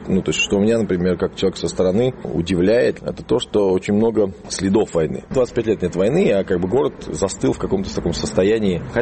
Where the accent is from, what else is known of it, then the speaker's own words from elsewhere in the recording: Russia; урбанист, эксперт по развитию постсоветских территорий. Я из России, живу я в трех городах, Москва, Питер, Калининград.